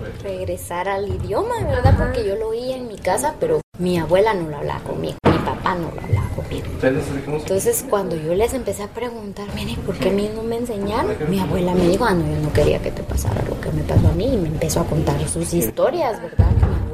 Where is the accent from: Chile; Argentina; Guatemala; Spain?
Guatemala; Totonicapán; soy maya quiché de Totonicapán. Fíjese que todas mis abuelas hablan quiché, yo ahorita estoy aprendiendo regresar al idioma, ¿verdad? Porque yo lo oía en mi casa